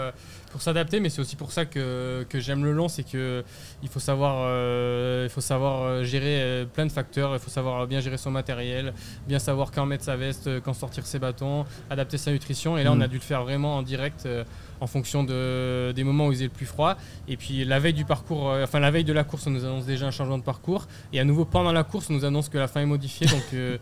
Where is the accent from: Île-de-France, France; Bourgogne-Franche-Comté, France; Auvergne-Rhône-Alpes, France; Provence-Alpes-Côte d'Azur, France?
Auvergne-Rhône-Alpes, France; Moi j'ai grandi dans le Cantal et des fois on a des conditions complexes dans nos montagnes.